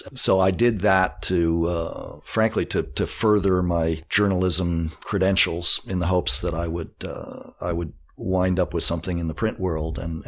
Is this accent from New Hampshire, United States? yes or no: yes; Durham, New Hampshire, United States; So Durham, New Hampshire would probably be considered my hometown. I got there when I was about 7 and went off to boarding school at age 13, so I didn't spend a lot of time there.